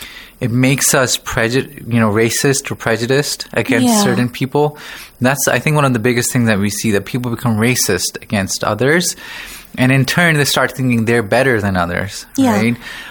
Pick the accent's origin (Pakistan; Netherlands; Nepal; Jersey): Pakistan; Let's say now you learned that I'm from Pakistan.